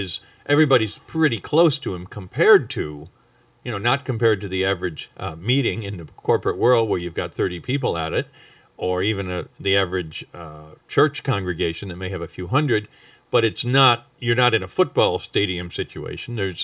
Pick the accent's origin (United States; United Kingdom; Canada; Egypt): United States; Rochester, New York; I was going to ask because I'm from Rochester originally